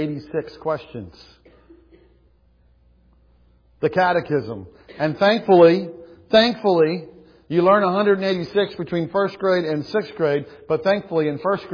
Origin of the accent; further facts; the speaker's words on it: South Carolina, United States; also born or lived in Indiana; When I was in the second grade, we moved from Indiana to South Carolina between first and second grade.